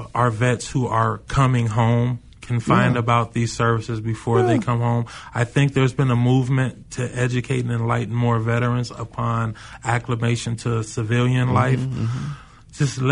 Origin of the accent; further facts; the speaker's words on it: Chicago, Illinois, United States; Born and raised in Chicago, still live on the South Side. I love my city.